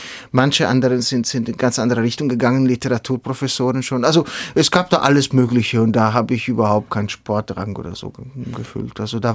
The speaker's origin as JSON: {"language": "German", "region": "Ticino", "country": "Switzerland", "said": "Ich komme aus dem Tessin, also da gibt es auch nicht gerade wenig Kirchen. Eine Region, die noch relativ katholisch geprägt ist."}